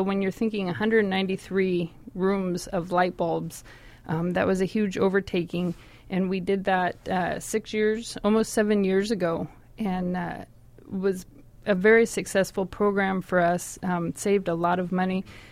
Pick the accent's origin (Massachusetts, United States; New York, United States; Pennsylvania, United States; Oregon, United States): Oregon, United States; Salem; now in Dallas, United States; I was born and raised in Salem, Oregon. I currently live in Dallas